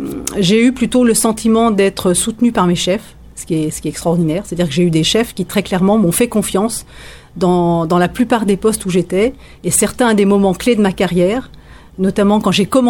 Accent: Auvergne-Rhône-Alpes, France; Oui, alors effectivement, je suis originaire de Savoie. Donc, je suis plutôt montagnarde.

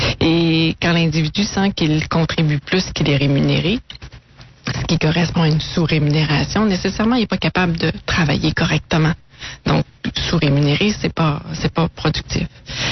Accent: Canada; qui est très présente chez nous au Canada, en Amérique

